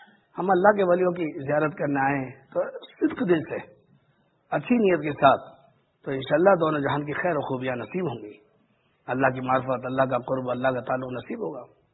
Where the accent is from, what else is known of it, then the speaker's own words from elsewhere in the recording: Bulandshahr, Uttar Pradesh, India; میرا وطن اصل ضلع بلندشہر ہے